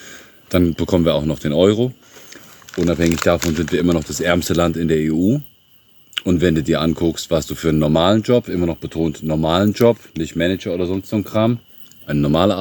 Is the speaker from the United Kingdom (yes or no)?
yes; England, United Kingdom; Als Engländer, ich kenne keinen Engländer, der einen deutschen Mann hatte.